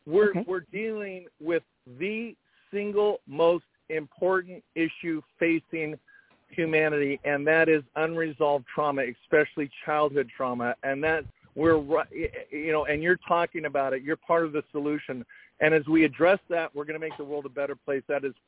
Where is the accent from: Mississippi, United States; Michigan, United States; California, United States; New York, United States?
California, United States; Fullerton; we grew up in Fullerton. It wasn't a wealthy neighborhood, but it was a loving, kind community